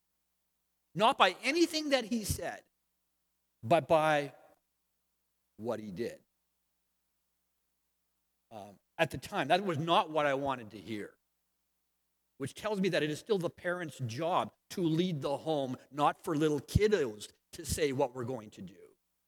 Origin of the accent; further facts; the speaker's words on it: Langley, British Columbia, Canada; Probably the coldest winter I've ever experienced here in the lower mainland of British Columbia. I grew up in Langley.